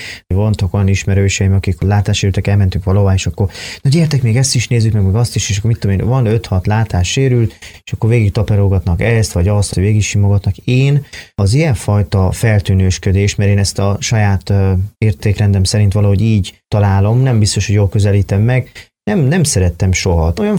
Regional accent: Odorheiu Secuiesc, Harghita, Romania; Én Székelyudvarhelyi vagyok Erdélyből

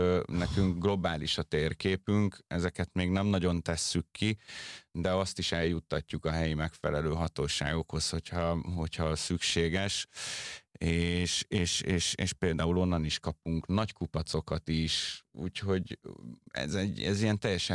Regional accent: Budapest, Hungary; a belvárosban nőttem föl, 8. kerületben

